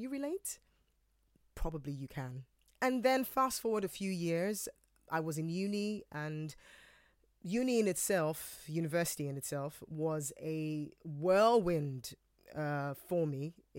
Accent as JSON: {"language": "English", "country": "Nigeria", "tie": "born or raised there", "moved": "yes", "lives_now": "United Kingdom", "said": "I was born and bred in Nigeria. I've lived in the UK happily for the last 13 years with my family."}